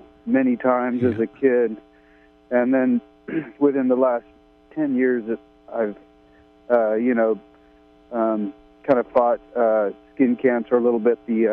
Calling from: California, United States; I'm here in Humboldt County.

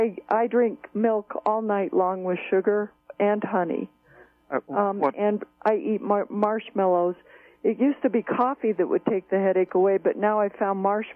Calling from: Colorado, United States; Yes, Colorado.

